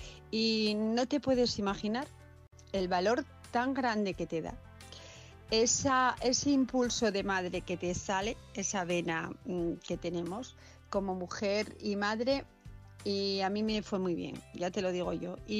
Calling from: Asturias, Spain; de Asturias

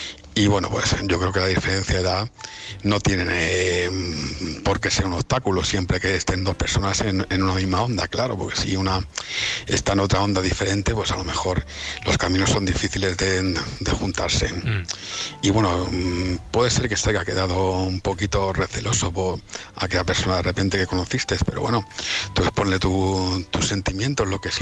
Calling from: Leganés, Community of Madrid, Spain; de Leganés.

